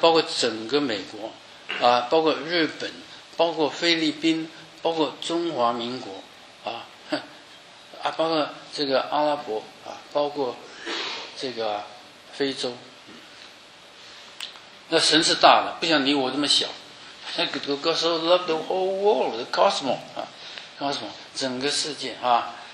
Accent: Guangdong, China; 我是广东人，上帝是广东人的神。

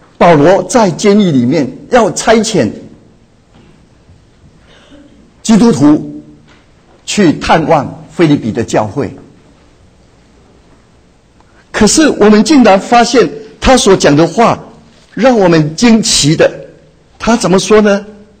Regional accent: Taiwan; born there; 想想我出生的地方台湾，

